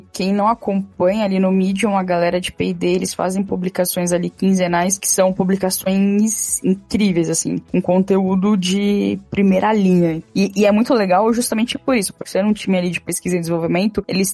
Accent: São Paulo, Brazil; eu sou aqui de São Paulo

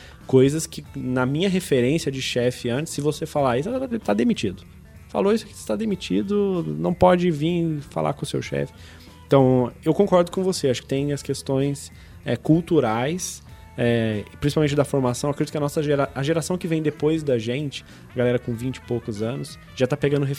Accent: São Lourenço, Minas Gerais, Brazil; Eu sou do interior de Minas Gerais, de uma cidade de São Lourenço, cidade das águas minerais de São Lourenço. Tomem água de São Lourenço, é muito pouco. E a minha cidade é uma cidade pequena, de 40 mil habitantes.

